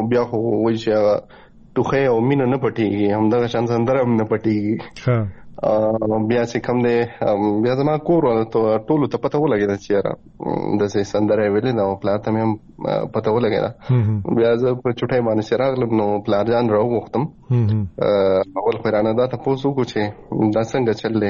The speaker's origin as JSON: {"language": "Pashto", "town": "Sabirabad", "region": "Khyber Pakhtunkhwa", "country": "Pakistan", "tie": "born or raised there", "said": "زمونږ کرټ ڈسٹرکٹ کې خپل کلی چې دی، زمونږ د کلی نوم دی صابر آباد. پکټ کې ورته وایي سواترا. نو سواترې کې دن کلی دی صابر آباد. زه د صابر آباد هغه مین سټی یم، کم خار چې دی زه پاغې کې پاتې کېږم."}